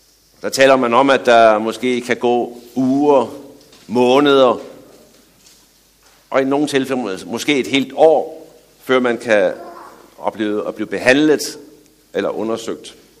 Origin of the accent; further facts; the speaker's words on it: Region of Southern Denmark, Denmark; hvis man bor sådan nede i det sydlige Danmark, hvor jeg er vokset op.